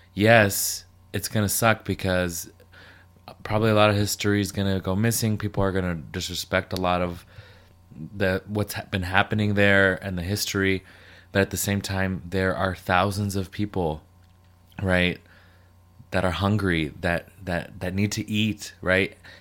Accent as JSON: {"language": "English", "country": "United States", "said": "And this is my opinion as an American, and I'm so American because to me America is the center of the universe."}